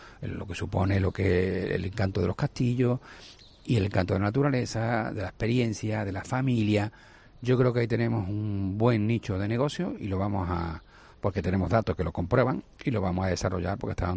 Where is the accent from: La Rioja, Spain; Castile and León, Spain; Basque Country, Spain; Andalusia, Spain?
Andalusia, Spain; yo no conocía como cordobesa espacios que he visto en la provincia de Córdoba que son maravillosos. Los cordobeses no sabemos lo que tenemos.